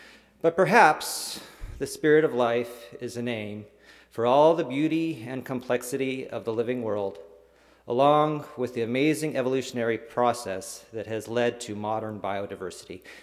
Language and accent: English; Missoula, Montana, United States; moved away as an adult; I think growing up in Missoula, Montana, with my parents, who encouraged me to get outside.